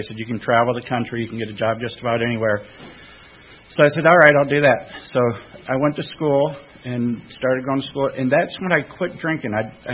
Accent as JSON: {"language": "English", "town": "Flint", "region": "Michigan", "country": "United States", "tie": "born or raised there", "said": "Well, I grew up in Flint, Michigan, and I had my first drink at the age of 9."}